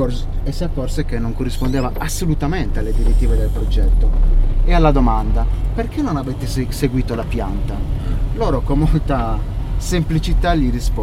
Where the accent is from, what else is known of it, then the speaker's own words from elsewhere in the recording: Orani, Sardinia, Italy; Io sono di Orani, nato e cresciuto qua